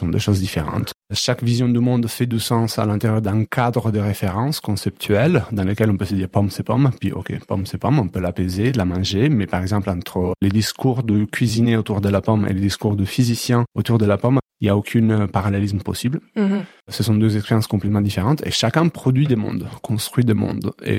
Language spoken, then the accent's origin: French; Italy; born there; le fait que moi je suis né en Italie